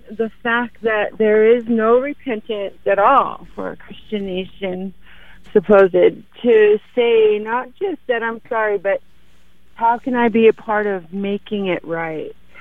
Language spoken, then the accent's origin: English; Celilo, Oregon, United States; I come from Celilo, the greatest trade center in the U.S. before it became the U.S., and we were a very giving people